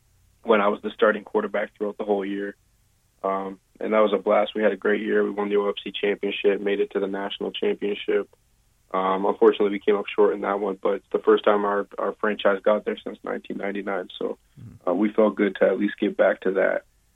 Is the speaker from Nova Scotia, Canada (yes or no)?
no; Windsor, Ontario, Canada; I was born and raised here in Windsor.